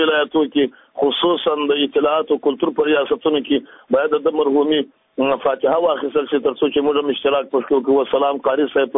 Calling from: Jowzjan, Afghanistan; د جوزجان څخه سره په تماس کې یم.

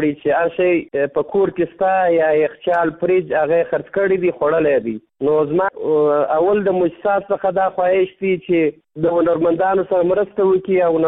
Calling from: Kandahar, Afghanistan

